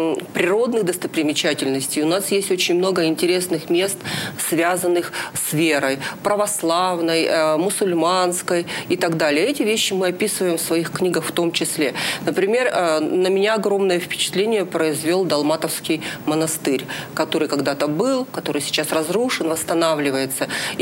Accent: Yekaterinburg, Sverdlovsk Oblast, Russia; я, которая родилась в Екатеринбурге, которая живет на Урале уже много лет

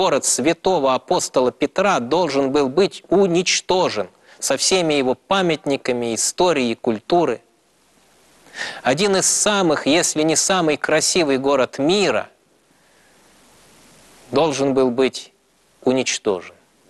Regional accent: Saint Petersburg, Russia; Я родился и вырос в Ленинграде

